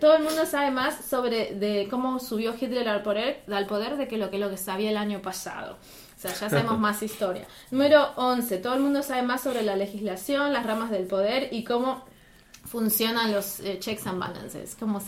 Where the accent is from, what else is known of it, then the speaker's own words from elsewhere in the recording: Argentina; Yo que vengo de Latinoamérica, que vengo de Argentina, que durante el siglo XX tuvimos 6 dictaduras